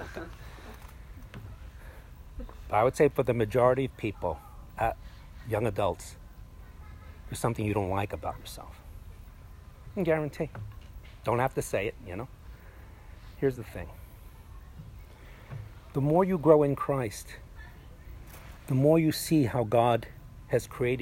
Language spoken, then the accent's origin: English; New York City, New York, United States; I grew up in New York City, and I lived in Chinatown, which is basically a ghetto, for 7 years of my life. And then my parents moved to a place called Corona, which is a ghetto.